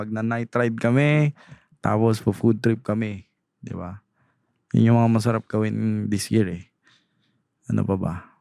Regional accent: Taytay, Calabarzon, Philippines; Kasi syempre sa Taytay ako lumaki, di ba? Ang daming diyan, ang daming mga exotic na motor diyan sa Taytay.

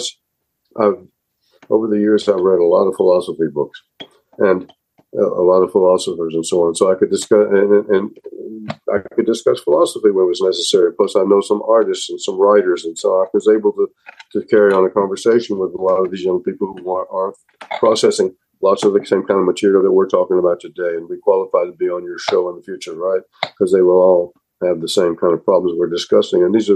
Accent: Texas, United States; I mean, growing up in Texas, and when I see what's going on in Texas with this abortion thing

